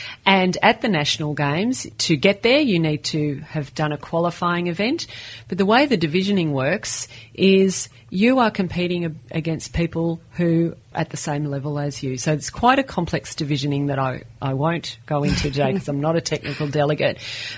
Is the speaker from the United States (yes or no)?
no; Australia; as an Australian